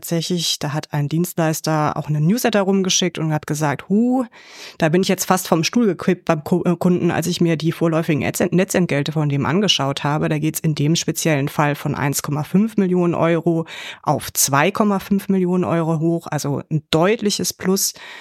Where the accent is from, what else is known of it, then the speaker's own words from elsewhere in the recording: Bergisch Gladbach, North Rhine-Westphalia, Germany; Ja, aus meiner Heimatstadt.